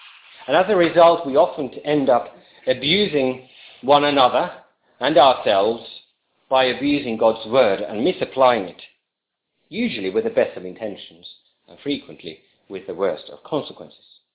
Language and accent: English; Finland; When I was a child growing up in Finland